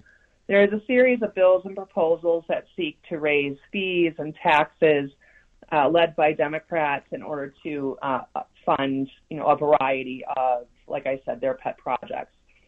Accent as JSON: {"language": "English", "town": "Elgin", "region": "Illinois", "country": "United States", "tie": "born or raised there", "said": "we were raised in Elgin, Illinois."}